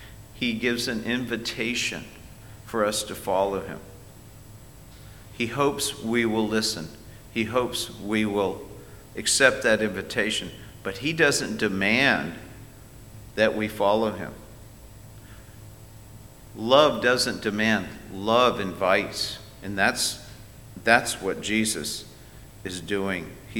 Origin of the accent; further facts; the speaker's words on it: Tampa, Florida, United States; I grew up in Tampa